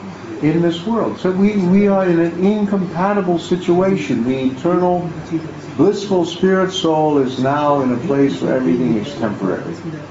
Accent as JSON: {"language": "English", "country": "United States", "said": "And as an American, I know that my civic duty is to consume as much as possible."}